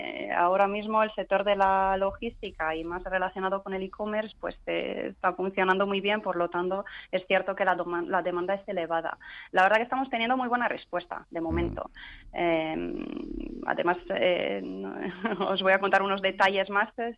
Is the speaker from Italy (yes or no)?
yes; Italy; Spanish is a second language; Yo, que soy italiana, tenemos el mismo problema